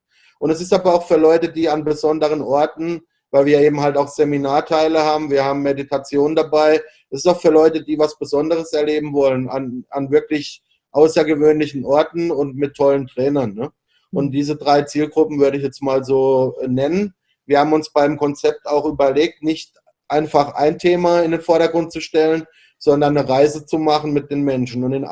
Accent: Freiburg, Baden-Württemberg, Germany; Ich komme halt aus Freiburg, das ist eine schöne kleine Stadt, da fahre ich auch heute noch gerne hin.

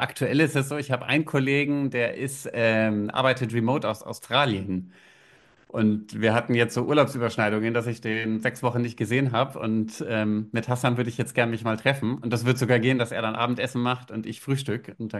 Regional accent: Bavaria, Germany; Ich bin aufgewachsen in der Mitte von Bayern, so ziemlich genau am geografischen Mittelpunkt von Bayern, in einem kleinen Ort. Hab da Schule gemacht

